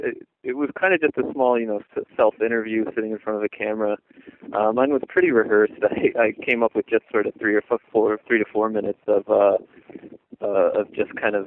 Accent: New Mexico, United States; I'm from New Mexico originally, so no real, you know, Major League Baseball teams or anything.

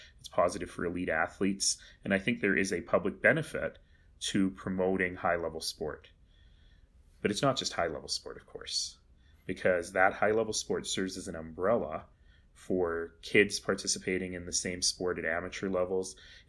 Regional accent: Calgary, Alberta, Canada; Let's not forget, like, we're so Canadian about this.

